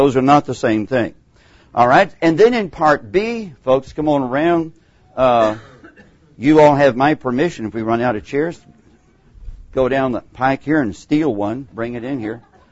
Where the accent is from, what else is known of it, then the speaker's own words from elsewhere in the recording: Texas, United States; My accent may betray I'm a Texan and not a Greek.